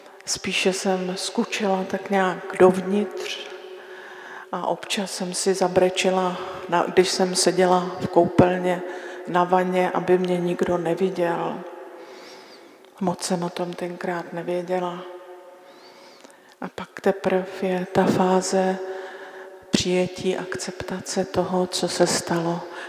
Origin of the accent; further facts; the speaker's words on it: Haná, Czechia; Já nevím, jestli je to tím, že já jsem Hanačka a u nás na Hané, než se rozkéveme, tak to všechno trvá trochu díl.